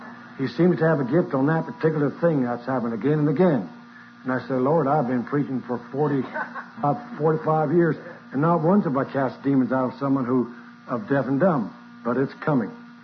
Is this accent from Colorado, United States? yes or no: yes; Colorado, United States; born there; I was born in Colorado and we didn't have it there as bad as you had it here